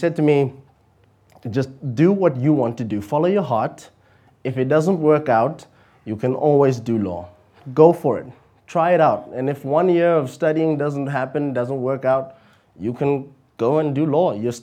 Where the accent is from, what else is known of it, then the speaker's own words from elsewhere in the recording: Kimberley, Northern Cape, South Africa; I'm from Kimberley. I was going to do law.